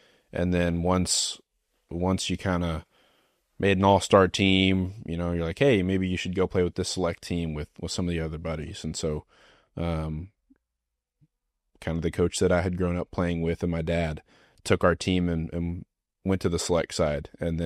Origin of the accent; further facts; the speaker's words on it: Aledo, Texas, United States; Yeah, born and raised in Aledo, Texas. Been there my entire life.